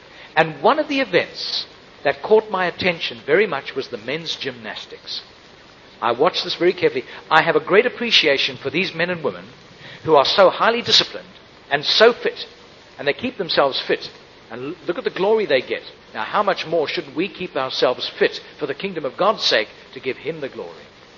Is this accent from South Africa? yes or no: yes; South Africa; now in Australia; 1988 was a special year for me and my family. It was the year we emigrated from Southern Africa to Australia. I'm an Australian citizen now.